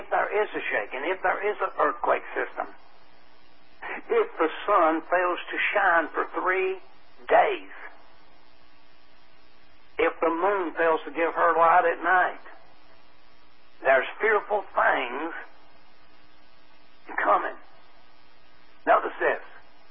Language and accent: English; Tennessee, United States; born there; I was born in Tennessee, and probably I'm going to die in Tennessee.